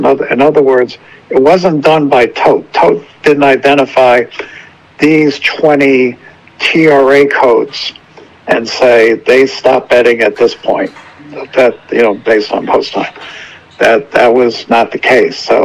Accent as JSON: {"language": "English", "region": "New York", "country": "United States", "said": "as a New Yorker, this is really dangerous for New York"}